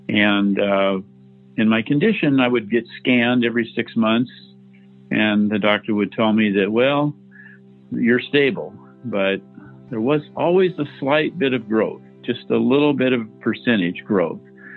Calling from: Portland, Oregon, United States; I'm calling from Portland, Oregon. I'm 71 years old.

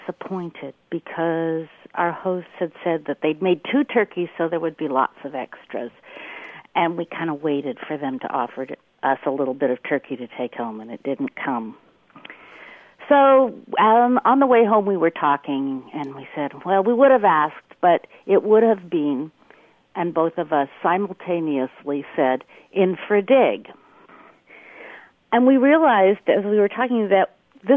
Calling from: Honolulu, Hawaii, United States; from Honolulu.

